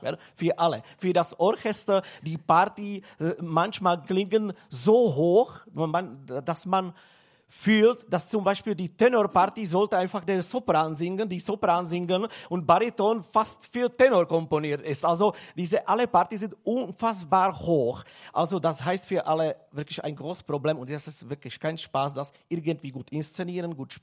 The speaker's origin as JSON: {"language": "German", "region": "Prague", "country": "Czechia", "tie": "born there", "second_language": "German", "said": "Ja, ich bin aus Prag geboren eigentlich."}